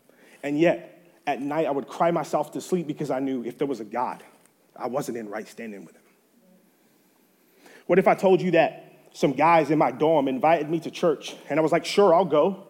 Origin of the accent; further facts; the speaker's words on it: Birmingham, West Midlands, United Kingdom; now in United States; I'm 6'3". I'm originally from Birmingham, England. That's where I was born and raised.